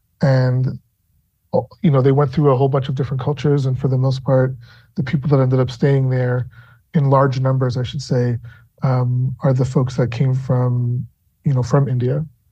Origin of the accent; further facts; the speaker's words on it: Toronto, Ontario, Canada; Like I was raised in Toronto, of course, with strong cultural ties to Trinidad. We'd go back and forth a lot.